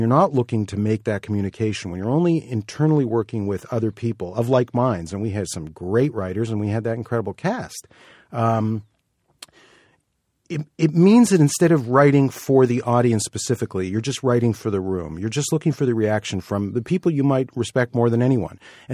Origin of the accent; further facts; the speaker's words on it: Toronto, Ontario, Canada; Yeah, growing up in Toronto in the 60s, we all got into music.